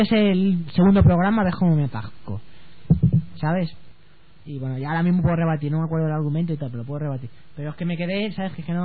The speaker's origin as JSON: {"language": "Spanish", "town": "Vallecas", "region": "Community of Madrid", "country": "Spain", "said": "que yo soy de Vallecas"}